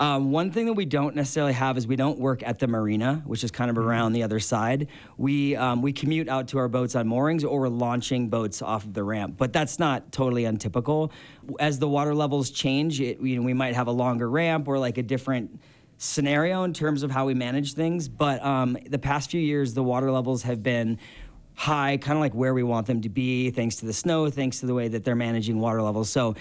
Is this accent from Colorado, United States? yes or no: no; Mentor, Ohio, United States; So I grew up in Ohio, Great Lakes, Cleveland area.